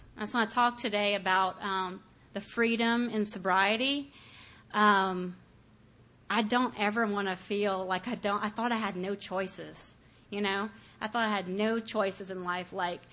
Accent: Crowley, United States

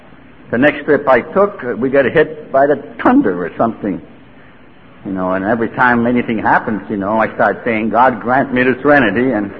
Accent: Canada; I'm a Canadian. I was brought up in a small little reservation in Canada.

